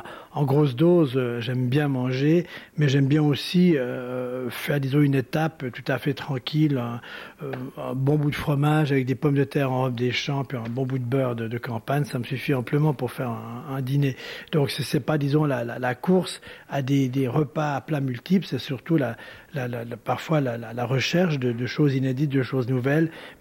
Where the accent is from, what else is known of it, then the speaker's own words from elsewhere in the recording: Montreux, Vaud, Switzerland; je viens de Montreux, Suisse